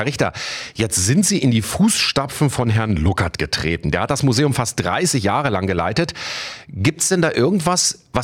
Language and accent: German; Braunschweig, Lower Saxony, Germany; Und ich sage aus Braunschweig, dass ich dann große fragende Blicke bekomme